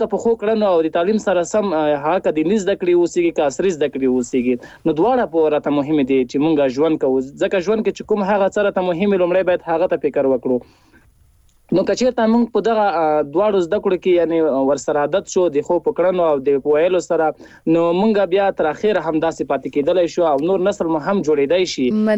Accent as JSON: {"language": "Pashto", "town": "Ahmadkhel", "region": "Paktia", "country": "Afghanistan", "said": "هم له پکتیا احمد خیر څخه."}